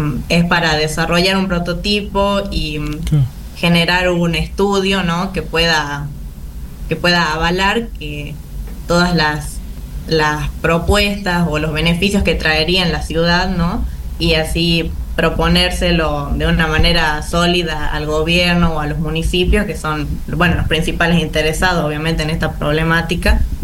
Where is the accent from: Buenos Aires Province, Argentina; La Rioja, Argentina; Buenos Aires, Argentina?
La Rioja, Argentina; soy de La Rioja, igual que mi compañero Agustín